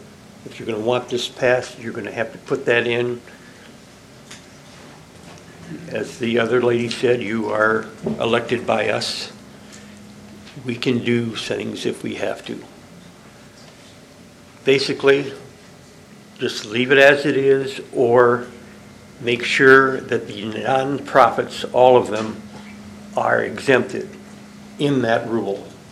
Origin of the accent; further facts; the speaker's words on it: Greenwood, Delaware, United States; I'm from Greenwood, Delaware, 12241 Sussex Highway.